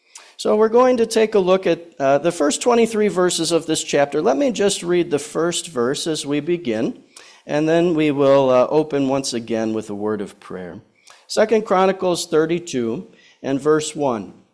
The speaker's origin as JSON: {"language": "English", "region": "Wisconsin", "country": "United States", "tie": "born there", "said": "And I was born near the Lake Geneva area, so lots of connections to this area."}